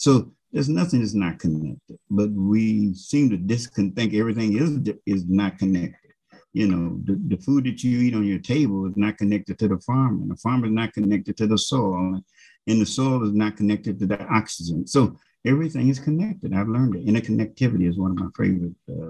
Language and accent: English; United States; I'm an American, but I've seen enough of the world to know